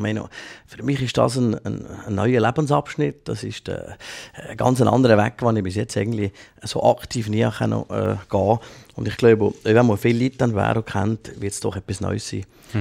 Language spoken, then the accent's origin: German; Valais, Switzerland; in meiner Heimatgemeinde Lake.